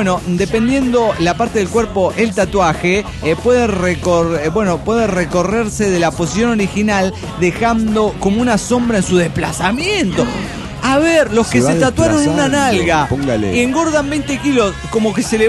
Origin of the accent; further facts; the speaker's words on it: Mexico; Un abrazo grande para la banda querida de Combustible de Parral, Chihuahua, México.